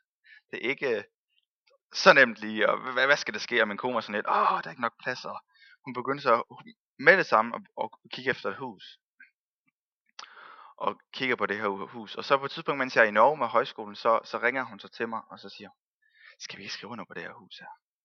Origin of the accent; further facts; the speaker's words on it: North Denmark Region, Denmark; now in Mariager, Denmark; Jeg kommer faktisk oprindeligt fra Thy.